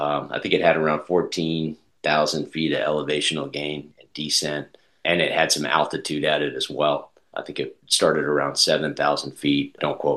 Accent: Colorado, United States; As funny as it is, too, I grew up in Colorado.

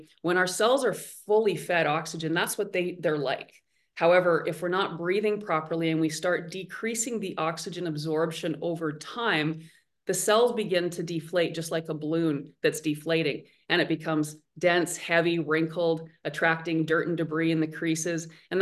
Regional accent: Winnipeg, Manitoba, Canada; I live in Winnipeg. It can get to be minus 35 in the winter Celsius. Again, I'm Canadian. So it can get very cold.

